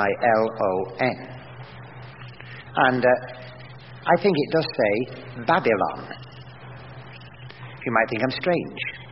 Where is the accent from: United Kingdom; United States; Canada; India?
United Kingdom; England; Maybe my English is not too good, even though I come from England.